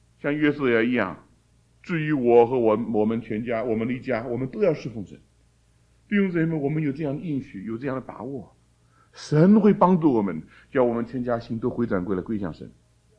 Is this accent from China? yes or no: yes; China; 我们中国人不也是这样讲吗？修身齐家治国平天下，从个人开始。